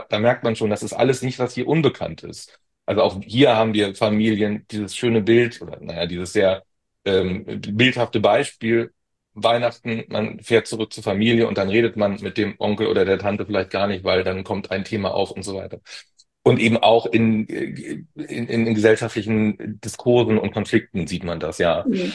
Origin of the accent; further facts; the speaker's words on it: East Germany, Germany; kann ich als Ostdeutscher sagen